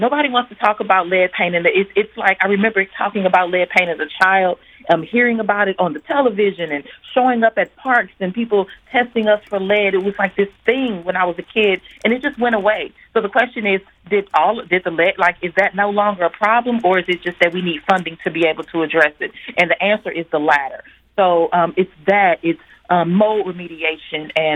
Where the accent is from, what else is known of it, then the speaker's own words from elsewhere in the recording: St. Louis, Missouri, United States; as a black woman growing up in St. Louis